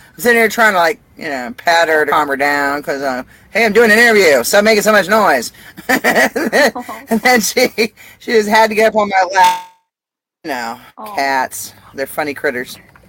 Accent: Maine, United States; I'm from Northern Maine, which is more by, you know, French Canada, you know, Quebec all that. Yeah. But eventually, but at some point, my relatives came here from France.

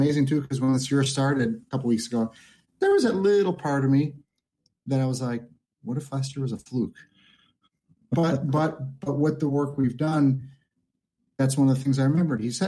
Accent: Chicago, Illinois, United States; oh, I do hypnotherapy, and I'm from Chicago originally. In Chicago, I love Chicago, but everything's in a box.

